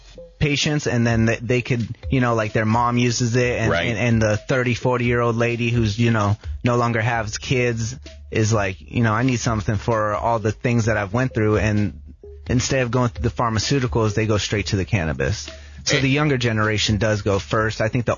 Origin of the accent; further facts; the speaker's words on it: Tucson, Arizona, United States; I'm from Tucson, and I'm a second-generation grower. I basically grew up in the grow operations basically my whole life